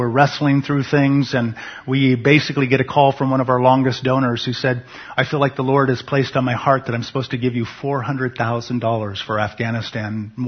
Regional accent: United States; I am so thankful that I am an American because I get to stand up here boldly

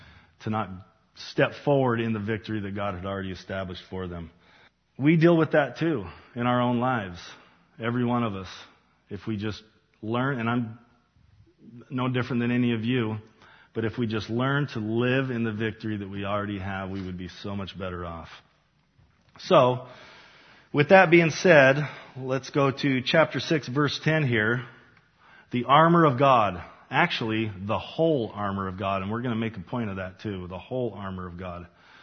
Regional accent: Utah, United States; When I was growing up, she used to tell me a story because, you know, we come from Utah. There's a ton of Mormons there.

